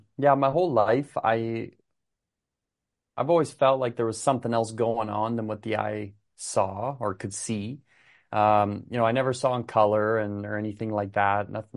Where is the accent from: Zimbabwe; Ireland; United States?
Ireland; now in Canada; We're from Ireland originally. Yeah, we live in Canada now, but we are Irish.